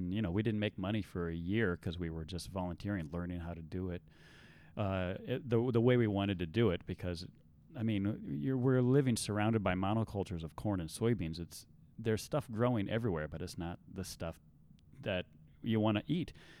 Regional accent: Iowa, United States; became obvious that we got to go back to Iowa. And we considered whether to live in Joanne's hometown or my hometown, because both places offered the ability to get some land and start farming.

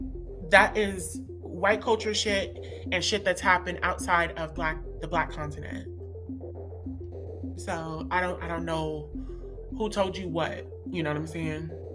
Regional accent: United States; because I grew up in America and I know how the black culture is versus, you know, African-American culture or versus African culture

